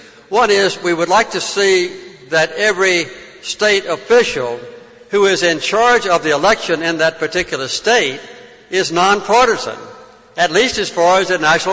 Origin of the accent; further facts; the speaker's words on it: Georgia, United States; I come from Georgia, and I've been embarrassed that my own state passed a law this year